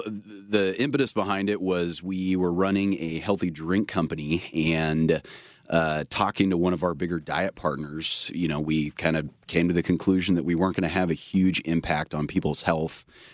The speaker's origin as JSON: {"language": "English", "town": "Sacramento", "region": "California", "country": "United States", "tie": "born or raised there", "also_born_or_lived": "San Francisco / Los Angeles", "said": "I had done 7 years in San Francisco and 7 years in Los Angeles. And growing up in Sacramento, you love to be able to see some open spaces and green."}